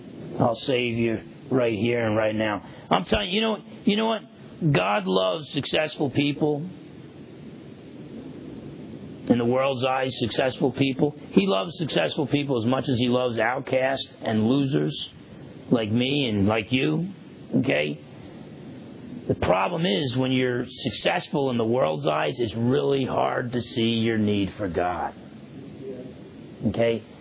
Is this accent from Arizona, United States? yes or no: no; New Jersey, United States; a half Italian, half Portuguese kid growing up in New Jersey